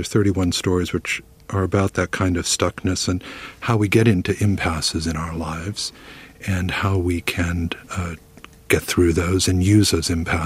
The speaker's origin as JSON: {"language": "English", "region": "Indiana", "country": "United States", "tie": "born or raised there", "said": "I grew up in Indiana."}